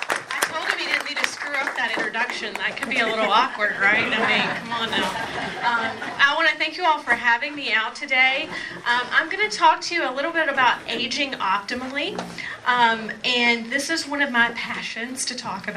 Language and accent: English; Kentucky, United States; So I'm originally from southeastern Kentucky. I'm from Knox County, Kentucky, if you've ever heard of there, almost in Tennessee, almost in Virginia, very rural part of the state.